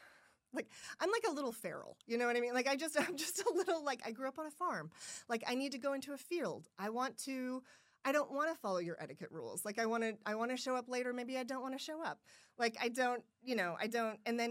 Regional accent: Siloam Springs, Arkansas, United States; So I came home, right? Because I'm from here originally.

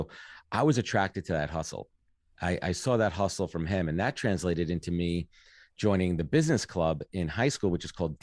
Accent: Brooklyn, New York, United States; So I'm born and raised in Brooklyn, Sheepshead Bay to be more exact, South Shore, Brooklyn, near Coney Island, if anybody's, you know, familiar with that.

